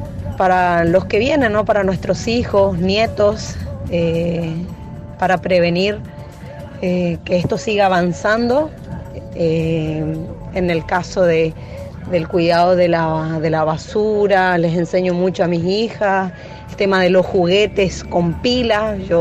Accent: Formosa, Argentina; soy de Formosa y la verdad con el tema del calentamiento global

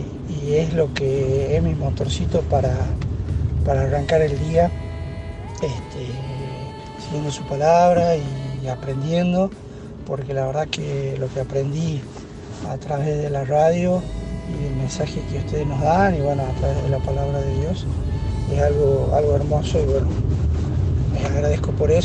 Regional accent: Tucumán, Argentina; now in Salta, Argentina; tucumano, pero viviendo en Salta.

